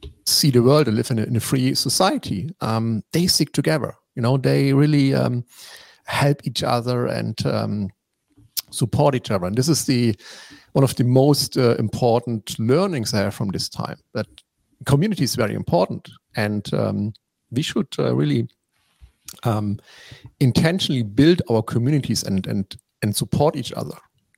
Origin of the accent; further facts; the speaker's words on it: East Germany, Germany; the most important thing, positive thing I remember from growing up in East Germany